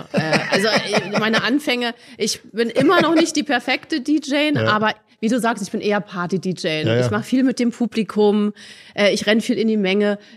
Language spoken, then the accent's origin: German; Berlin, Germany; Ich bin in Marzahn-Hellersdorf aufgewachsen.